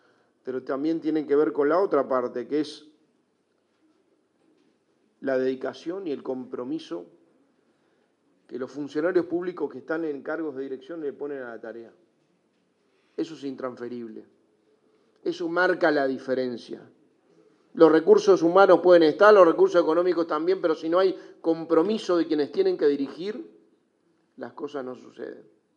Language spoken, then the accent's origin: Spanish; Uruguay; como uruguayo